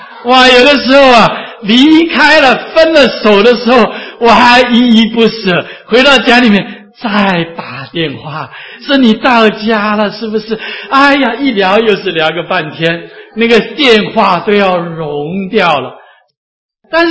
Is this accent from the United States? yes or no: yes; United States; 甚至当我们美国人是这样的